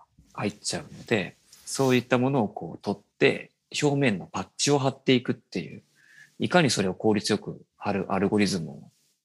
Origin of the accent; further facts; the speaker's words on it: Aichi, Japan; 僕東京の人じゃないのに、愛知の人間が、